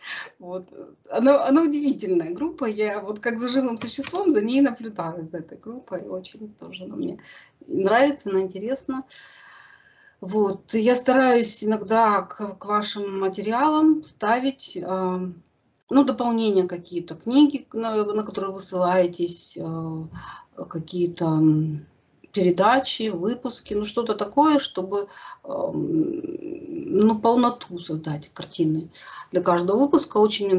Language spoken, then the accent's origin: Russian; Krasnodar Krai, Russia; Я родилась в Советском Союзе, в Краснодарском крае, на Кубани. Там же детство прошло.